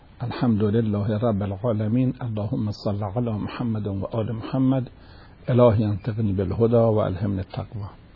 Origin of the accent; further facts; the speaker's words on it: Iran; آخه ما ایرانی هستیم، ایرانی خیلی سابق داره.